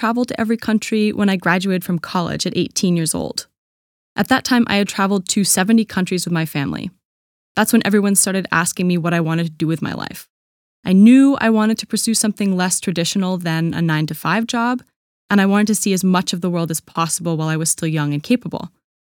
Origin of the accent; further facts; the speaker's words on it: California, United States; I'm a 21-year-old woman from a small town in Northern California